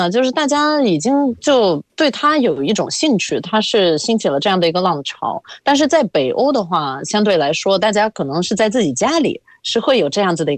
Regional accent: Latvia; Chinese is a second language; now in China; 虽然在我家乡现在如果我从中国回到拉脱维亚

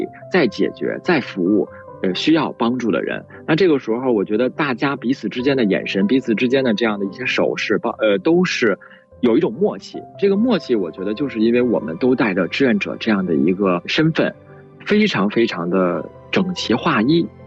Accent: Beijing, China; 我在北京长大了，这样的本身也是一个热爱北京的人

